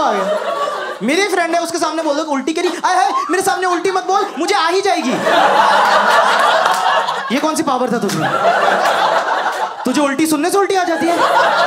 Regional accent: Delhi, India; इतना तो कर लेते हैं हम दिल्ली वाले हैं

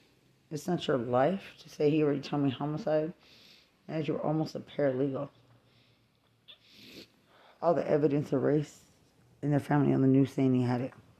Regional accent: Lubbock, Texas, United States; Like it's a problem that I'm from Lubbock.

